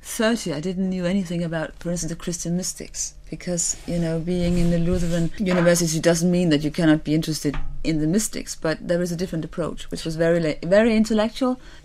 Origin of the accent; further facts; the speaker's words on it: Copenhagen, Capital Region of Denmark, Denmark; English is a second language; I'm from Copenhagen in Denmark.